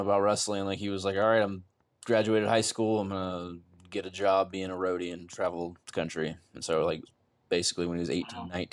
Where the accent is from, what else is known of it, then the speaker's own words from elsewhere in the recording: Nashville, Tennessee, United States; born there; also born or lived in Missouri / Atlanta; I was born in Nashville because my dad was in country music, but I don't remember it. You know, like, I was a child, and we're in Missouri and Nashville and Atlanta.